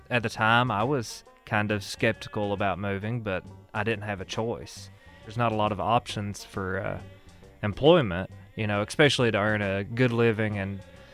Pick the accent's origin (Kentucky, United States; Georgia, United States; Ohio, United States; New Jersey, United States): Kentucky, United States; Whitesburg; Okay, well, of course, I grew up here in Letcher County, from Whitesburg, born and raised.